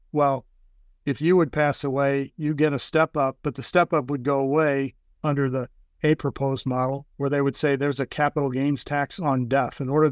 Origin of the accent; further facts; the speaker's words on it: St. Louis, Missouri, United States; I know I'm from St. Louis, but I need a football team to root for, and the Chiefs are my team.